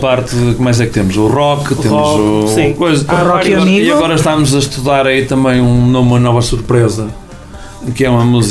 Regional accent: Barcelos, Braga, Portugal; Não, eu sou de Barcelos.

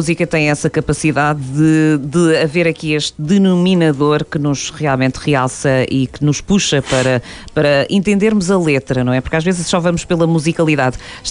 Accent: Póvoa, Portugal; now in Paredes, Portugal; eu moro em Paredes. Sou da Póvoa, mas já estou desterrada há muito tempo.

